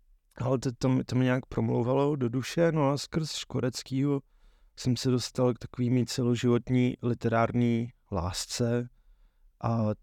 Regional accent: Kadaň, Ústí nad Labem Region, Czechia; Jsem z Kadaně

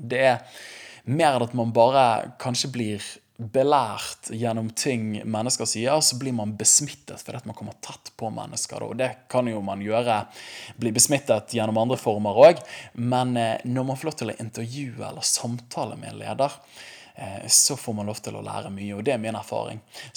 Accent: Bergen, Vestland, Norway; Vi, både meg og min kone, er oppvokst i Åsene, bydel utenfor Bergen. Vi er skikkelig bergensere, men vi er ekstra glad i Åsene bydel, og vi synes det et veldig fint sted.

